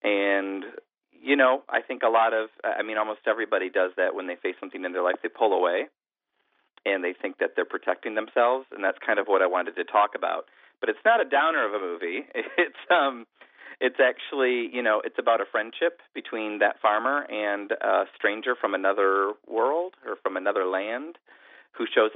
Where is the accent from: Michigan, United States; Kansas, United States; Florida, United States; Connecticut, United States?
Michigan, United States; You know, I grew up in Michigan, and I wanted to accurately reflect the Midwest in film